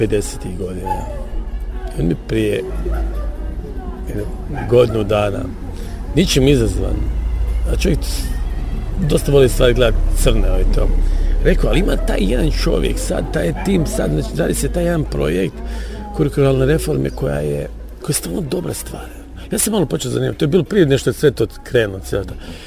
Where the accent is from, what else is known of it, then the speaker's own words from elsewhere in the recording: Germany; Ja sam odrastao u Njemačkoj, moj kao gastarbajtersko dijete